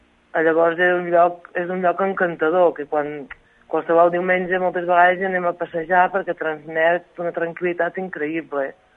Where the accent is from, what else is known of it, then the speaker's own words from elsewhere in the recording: Solsona, Catalonia, Spain; nosaltres el vam celebrar a Solsona, perquè jo soc de Solsona